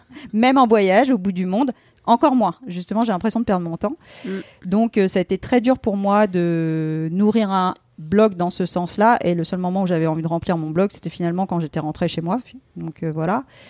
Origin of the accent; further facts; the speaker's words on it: Normandy, France; parce que moi, à l'origine, je suis de Normandie. Donc, comme je t'ai dit, je suis rentrée chez mes parents.